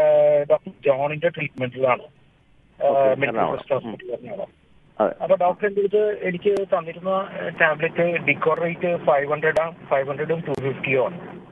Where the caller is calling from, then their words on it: Dubai, United Arab Emirates; ഞാൻ ദുബായിൽ നിന്നാണ് വിളിക്കുന്നത്.